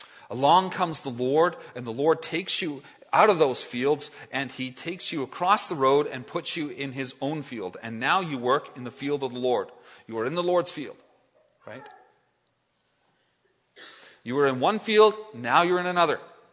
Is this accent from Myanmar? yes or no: no; Canada; There are times we complain about our country, but by and large, we like Canada and we like being Canadian.